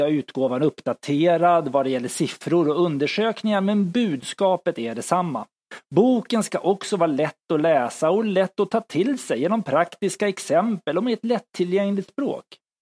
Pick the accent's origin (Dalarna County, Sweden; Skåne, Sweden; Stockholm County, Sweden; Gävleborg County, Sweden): Stockholm County, Sweden; Stockholm; i förorten till Stockholm där jag växte upp.